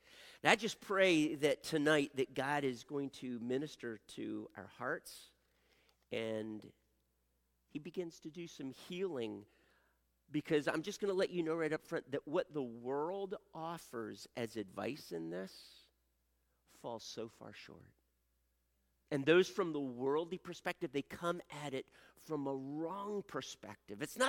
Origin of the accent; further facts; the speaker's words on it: Wilmington, Delaware, United States; We're from Wilmington, Delaware, 1,000 miles north of here almost. And we came down here to vacation.